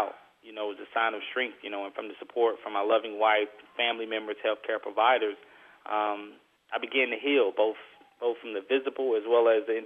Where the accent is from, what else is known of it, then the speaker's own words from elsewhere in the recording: Georgia, United States; growing up in Southern Georgia with a strong belief in faith and family and just a renowned focus.